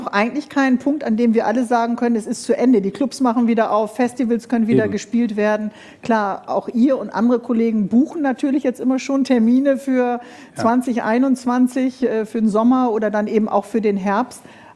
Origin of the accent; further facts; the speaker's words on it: West Germany, Germany; Wir sind im Westen aufgewachsen, wir haben keine Diktatur erlebt.